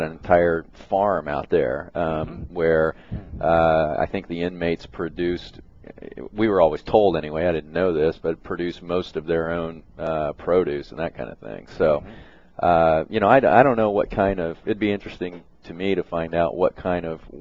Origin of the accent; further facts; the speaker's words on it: Hutchinson, Kansas, United States; I grew up in Hutchinson